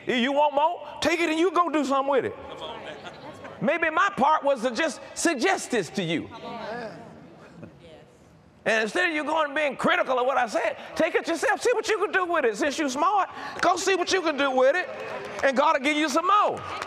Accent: College Park, United States; I'm from College Park. That ain't happening.

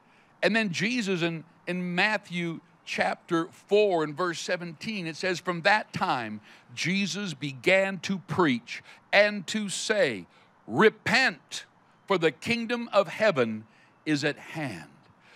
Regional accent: Canada; But wherever I go as well, I'm a Canadian, which means Canada looks after me.

